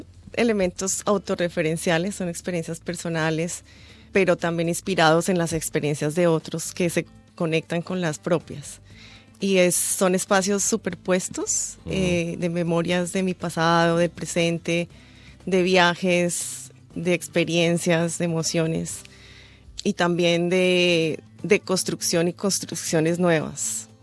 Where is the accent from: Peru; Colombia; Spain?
Colombia; ahora que recién llego de Colombia y siento que es increíble la manera como uno puede observarse como colombiano